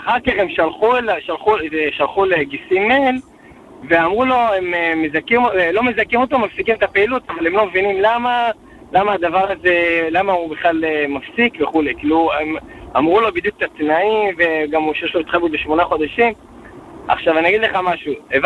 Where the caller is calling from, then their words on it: Beitar Illit, Judea and Samaria Area, Israel; אני מביתר עילית. אני ממש נהנה לשמוע את התוכנית שלך